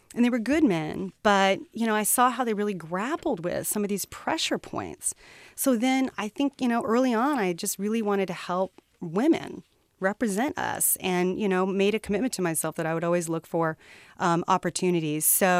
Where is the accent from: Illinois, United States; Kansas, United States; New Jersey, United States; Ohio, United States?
Kansas, United States; Wichita; And so I went to go work for the mayor of my hometown, Wichita, Kansas.